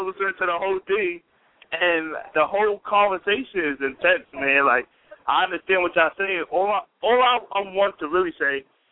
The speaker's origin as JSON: {"language": "English", "town": "Harlem", "region": "New York", "country": "United States", "said": "Okay. I'm from Harlem, 127 St. Nicholas Terrace."}